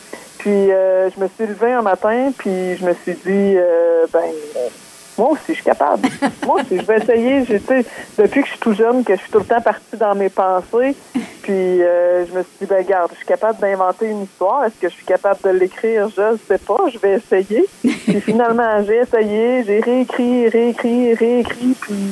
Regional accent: Val-Brillant, Quebec, Canada; Oui, je viens de Val-Briand, mais j'habite actuellement à Mkoui.

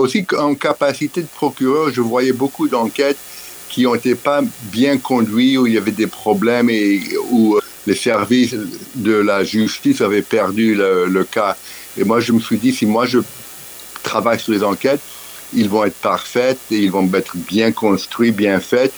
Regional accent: Paris, Île-de-France, France; born there; je suis né à Paris d'une mère franco-argentine. Elle est née en Argentine, mais d'une famille française. Et mon père était un Américain qui a fait ses études de médecine à Paris

